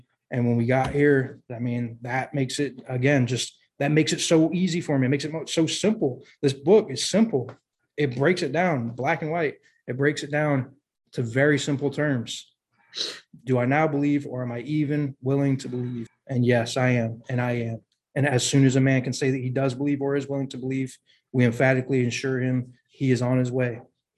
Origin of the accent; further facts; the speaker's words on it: Scotland, United Kingdom; Like, I'm from Scotland. The only reason I'm moving over here is because my dad is such an alcoholic.